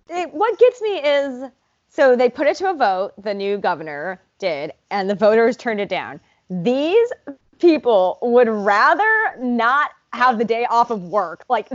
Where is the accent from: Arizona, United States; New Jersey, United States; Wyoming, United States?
Arizona, United States; And I'm from Arizona, and I, like, knew about this